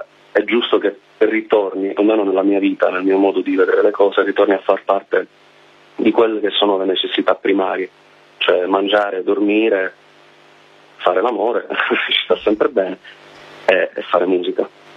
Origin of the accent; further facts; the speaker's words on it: Palermo, Sicily, Italy; Tra l'altro noi siamo di Palermo